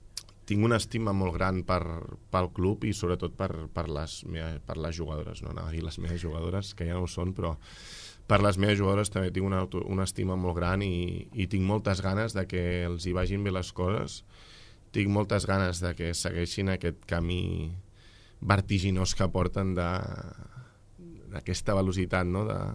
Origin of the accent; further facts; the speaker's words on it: Sant Just Desvern, Catalonia, Spain; also born or lived in Barcelona; Jo vaig començar jugant a Sant Just, que era el poble on vam anar a viure de petits amb els pares, perquè vaig néixer a Barcelona.